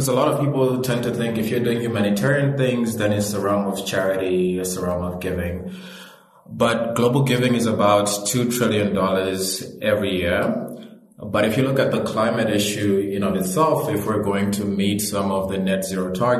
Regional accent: Malawi; So I come from Malawi, which is one of the poorer countries on the continent.

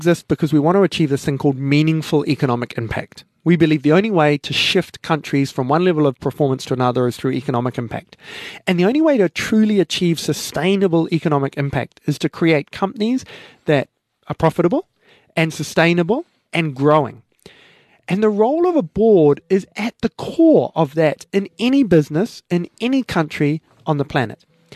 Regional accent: New Zealand; I'm a New Zealander, as you know.

